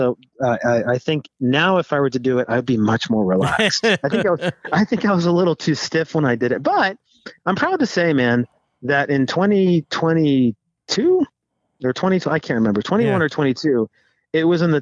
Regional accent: the South, United States; about growing up in the South, growing up in a big family.

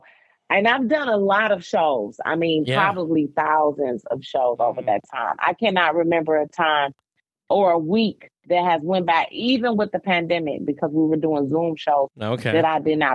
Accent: Detroit, Michigan, United States; Growing up in Detroit, it just was something that I would use to get through tough times.

